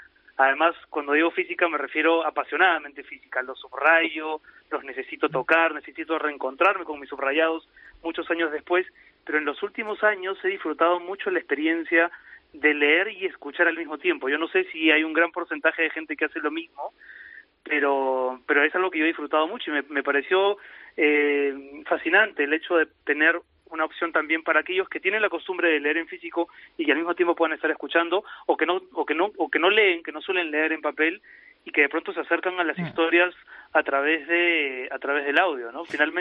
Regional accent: Lima, Peru; now in Madrid, Spain; Yo vivo en Madrid hace 4 años, pero vengo de Lima

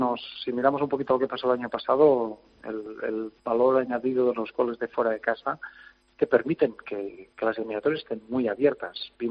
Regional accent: Balaguer, Catalonia, Spain; moved away as an adult; also born or lived in Zaragoza; salí muy jovencito de España, eso sí que es verdad, pero hace muchos años que me fui de Zaragoza y de mi ciudad natal en Balaguer

